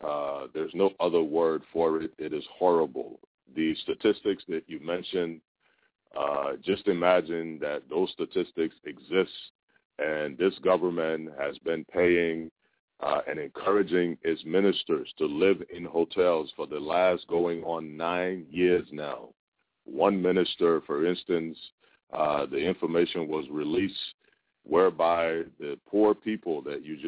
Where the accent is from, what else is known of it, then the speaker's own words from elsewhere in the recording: Liberia; moved away; you're listening to a brother of yours born and raised in Liberia, left Liberia just before the war by God's grace